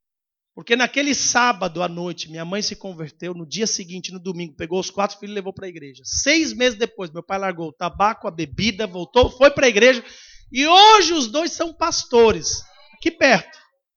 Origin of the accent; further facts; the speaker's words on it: São Paulo, Brazil; born there; Eu nasci em São Paulo. O único da família.